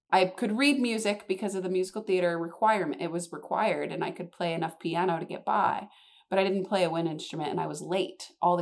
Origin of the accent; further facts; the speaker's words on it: Seattle, Washington, United States; I was raised in Seattle area by two music educators